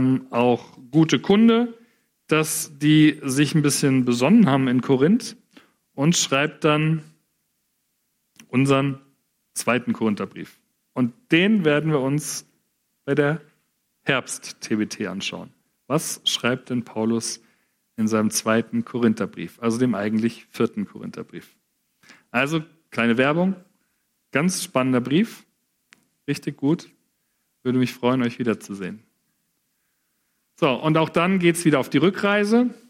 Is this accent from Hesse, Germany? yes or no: yes; Frankfurt, Hesse, Germany; Bahnhofsviertel in Frankfurt, ich komme aus Frankfurt